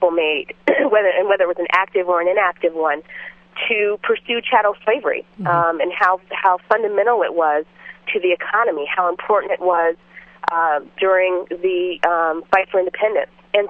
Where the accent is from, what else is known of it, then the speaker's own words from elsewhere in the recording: Kansas City, Kansas, United States; growing up in Kansas and Kansas City in the 70s and 80s, in predominantly white school settings, I found the topic of slavery in the Civil War to be very uncomfortable.